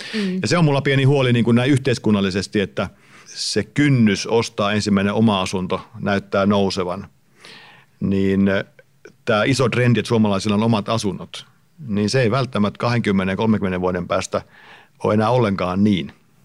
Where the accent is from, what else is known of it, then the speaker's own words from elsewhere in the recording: Central Finland, Finland; mä olen Keski-Suomesta kotoisin